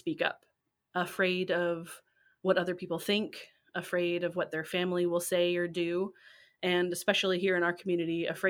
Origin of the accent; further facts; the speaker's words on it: Washington, United States; Well, I grew up in Western Washington, but my parents bought some land in Chelan, which is in Eastern Washington, when I was little.